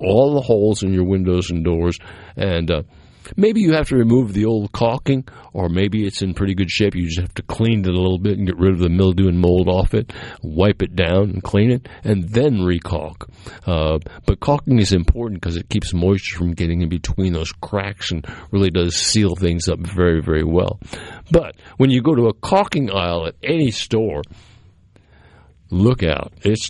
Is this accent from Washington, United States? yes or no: no; Cape Cod, Massachusetts, United States; I grew up in Cape Cod, and Cape Cod used to be a nice place to be as far as I'm concerned.